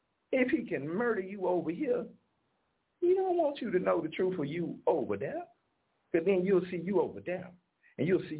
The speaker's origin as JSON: {"language": "English", "region": "Texas", "country": "United States", "said": "Just because I'm from Texas, that don't mean when you send me to New York, I'm going to stop eating."}